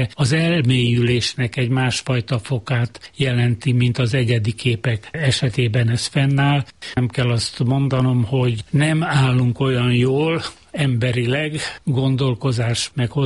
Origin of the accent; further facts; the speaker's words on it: Transylvania, Romania; Én Erdélyből jöttem, Erdélyben születtem